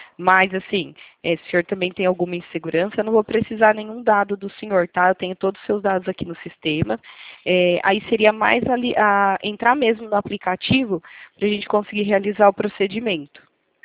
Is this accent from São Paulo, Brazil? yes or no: yes; Itatiba, São Paulo, Brazil; Eu sou daqui.